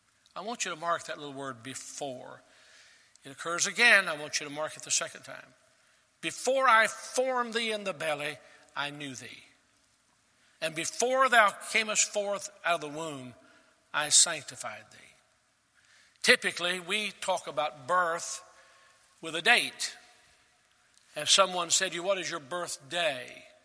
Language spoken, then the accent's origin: English; Selma, Alabama, United States; born there; I was born in Selma, Alabama on a Sunday morning in October the 10th, 1948.